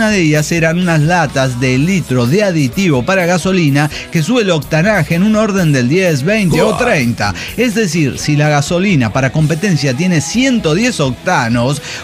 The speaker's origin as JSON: {"language": "Spanish", "town": "Guadalajara", "region": "Jalisco", "country": "Mexico", "said": "Pero soy la enfermera tapatía."}